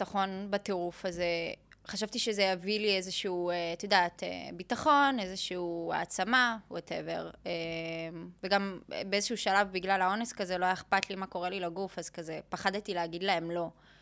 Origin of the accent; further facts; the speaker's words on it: Jerusalem, Jerusalem District, Israel; חד משמעית לא, גדלתי בבית מרוקאי, את יודעת ירושלמי כזה, של משפחה רגילה, כאילו מסורתית